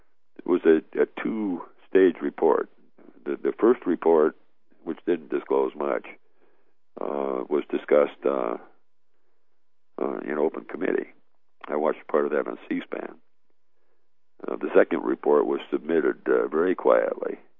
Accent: Indiana, United States; born there; I was born in Indiana.

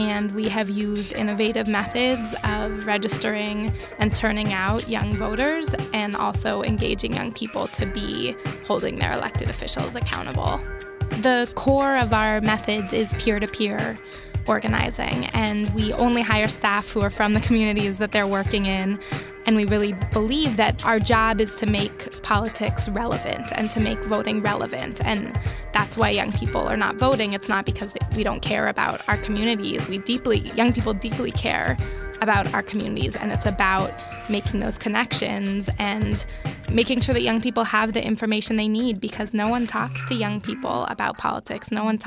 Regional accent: Oakland, California, United States; I grew up in Oakland

